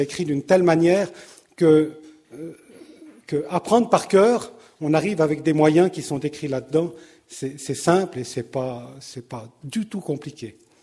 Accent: Geneva, Switzerland; born there; je suis né à Genève. J'ai fait le site d'orientation de Pinchat au sud de Carouge. Et j'ai fait l'école d'horticulture. La meilleure. Ça c'est autre chose. Mais je suis dans le Nord Vaudois.

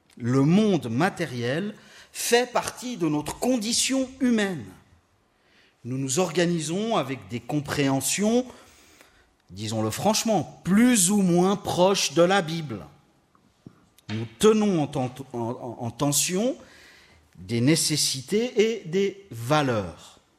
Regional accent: Geneva, Switzerland; ce frère de l'église où j'ai grandi, à Genève, à la rue de la Servette.

